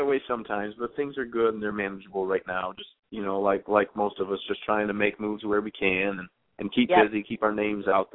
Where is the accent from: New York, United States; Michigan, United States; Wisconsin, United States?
Michigan, United States; I'm excited to be performing outside of my home state of Michigan.